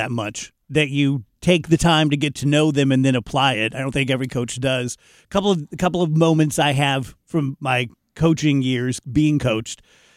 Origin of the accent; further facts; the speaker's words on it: Roxana, Illinois, United States; Like, I was from Roxana, Granite City.